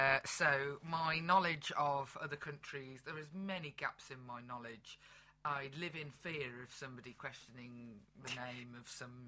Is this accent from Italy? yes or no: no; Birmingham, West Midlands, United Kingdom; My kids live in Birmingham. I'm from Birmingham. My heart is here.